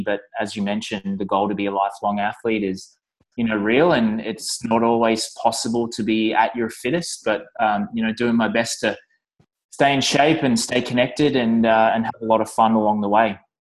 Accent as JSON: {"language": "English", "country": "Australia", "tie": "born or raised there", "lives_now": "Vancouver, Canada"}